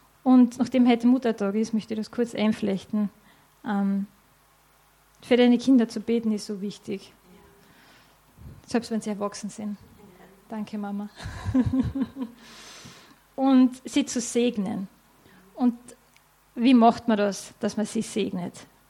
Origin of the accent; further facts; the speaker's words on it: Austria; Ich darf es sagen, weil ich bin ja selber Österreicherin.